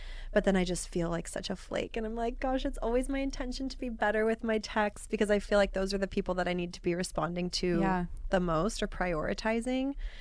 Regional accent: Overland Park, Kansas, United States; So I grew up in Kansas, Overland Park, Kansas. I, you know, just like a Midwest gal doing Midwest things.

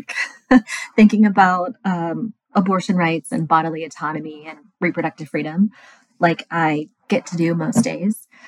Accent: San Antonio, Texas, United States; I'm 43. I grew up in San Antonio, Texas.

